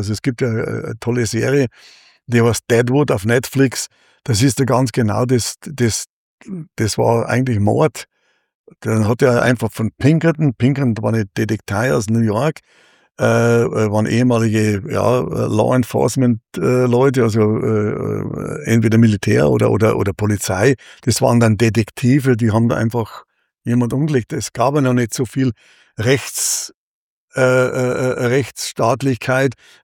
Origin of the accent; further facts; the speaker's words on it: Germany; Dann sage ich einfach, ich bin Deutscher, ich lebe teilweise hier, ich interessiere mich auch für eure Kultur.